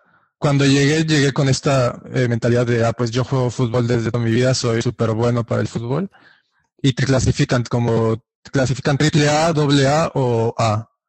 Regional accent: Mexico

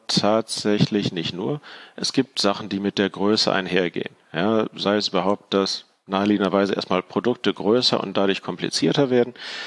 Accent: Bonn, North Rhine-Westphalia, Germany; Ich komme ganz bei dir aus der Nähe, aus Bonn.

